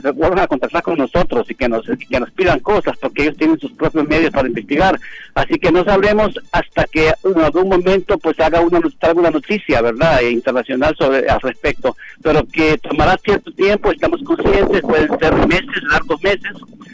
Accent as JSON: {"language": "Spanish", "country": "Honduras", "said": "Yo como hondureño quisiera y deseara que la Fiscalía General de Honduras nos diera un informe pronto a los hondureños"}